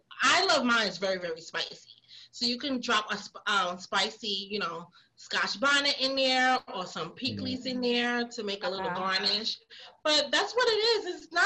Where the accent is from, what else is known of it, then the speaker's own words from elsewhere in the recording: Brooklyn, New York, United States; Growing up in Brooklyn in the 80s and in the 90s, being Haitian wasn't a thing.